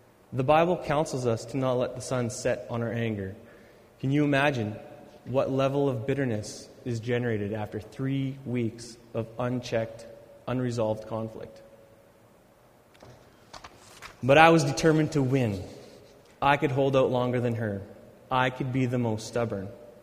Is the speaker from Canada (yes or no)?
yes; Steinbach, Manitoba, Canada; I grew up in Steinbach, Manitoba. It's a place where everyone knows everyone.